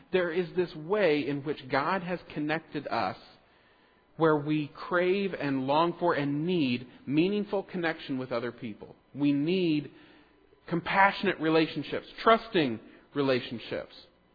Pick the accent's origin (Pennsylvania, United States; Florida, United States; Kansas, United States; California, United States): Kansas, United States; And I'm from Kansas, and in Kansas you have tornadoes.